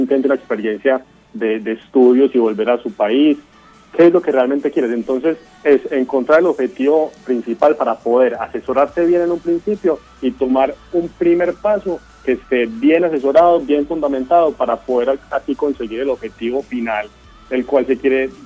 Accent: Colombia; moved away as an adult; salí de muchas comodidades estando en Colombia.

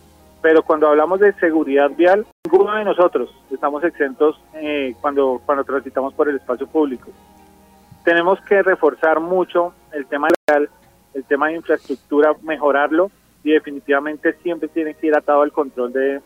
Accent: Colombia; Y definitivamente esto es lo que nosotros como colombianos tenemos que fortalecer.

